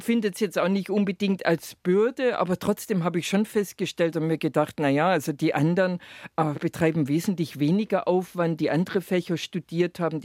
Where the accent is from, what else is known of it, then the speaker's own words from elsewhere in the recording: Baden-Württemberg, Germany; Also der Lebensweg begann fern von einem See im Schwabenland in Württemberg. Ich bin im Kreis Göppingen groß geworden. Meine Eltern kommen aus der Ulmer Gegend, aber ich bin im Kreis Göppingen groß geworden